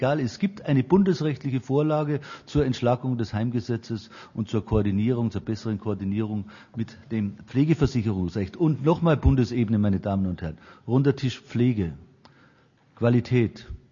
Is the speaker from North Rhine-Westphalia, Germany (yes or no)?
no; Bavaria, Germany; Es tut mir leid, dass ich auf Bayern als Bayer ab und zu da ein bisschen negativ hinweisen muss